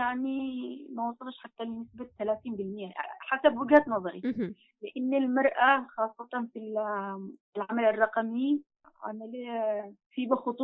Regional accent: Yemen; عندنا في اليمن،

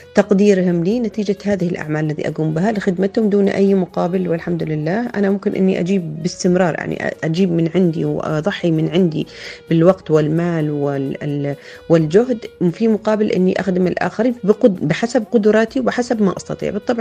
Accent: Yemen; هو دخيل علينا كيمنيين

